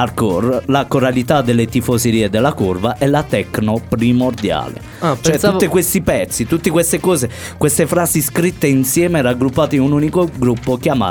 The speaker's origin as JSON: {"language": "Italian", "town": "Taranto", "region": "Apulia", "country": "Italy", "said": "perché vengo da Taranto, le navi ci stanno."}